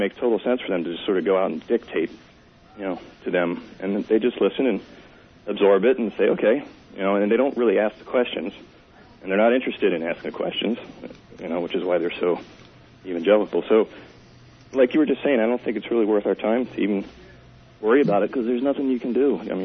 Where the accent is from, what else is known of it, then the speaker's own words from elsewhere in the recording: La Quinta, California, United States; La Quinta, California.